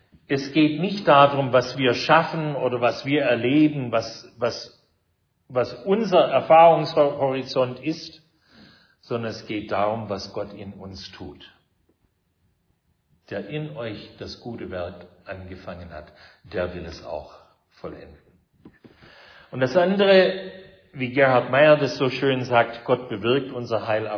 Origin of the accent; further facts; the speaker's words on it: Salt Spring Island, British Columbia, Canada; drüben in meiner Heimat in Kanada auf Salt Spring Island